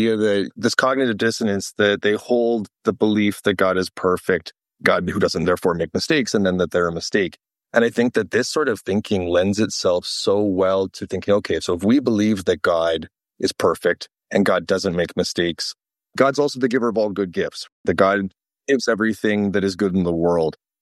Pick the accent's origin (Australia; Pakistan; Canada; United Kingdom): Canada; Toronto, Ontario; So I grew up in Toronto, Ontario, dirty riding Canadian, the youngest of 5 kids. I grew up in a family that was not a religious family.